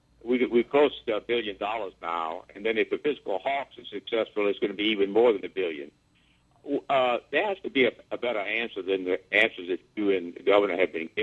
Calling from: Lafayette, Louisiana, United States; I'm calling from Lafayette

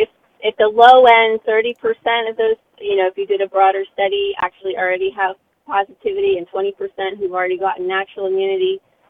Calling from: Amelia Island, Florida, United States; Yes, I'm calling from Amelia Island.

